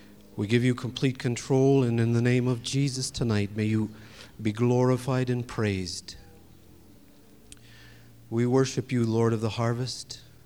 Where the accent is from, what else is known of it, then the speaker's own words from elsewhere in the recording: Kenosha, Wisconsin, United States; She's from Long Island, New York. I'm from Kenosha, Wisconsin.